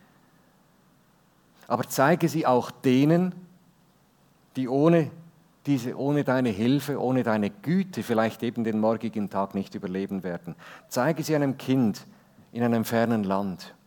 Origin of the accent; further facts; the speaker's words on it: Switzerland; ich bin ja auch Schweizer, ich weiß, wie das geht.